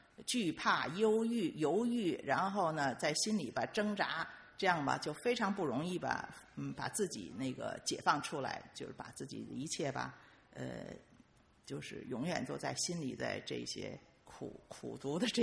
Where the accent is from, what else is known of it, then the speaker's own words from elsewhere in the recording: China; 因为从小在大陆长大吧